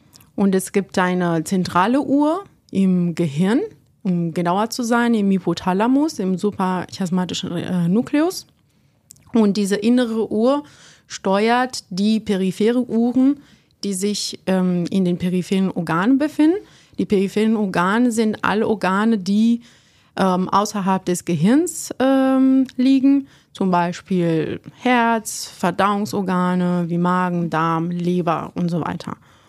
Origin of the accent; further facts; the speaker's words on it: Italy; German is a second language; moved away as an adult; now in Germany; ich bin eigentlich nach Deutschland für Studium umgezogen. Ich komme ursprünglich aus Italien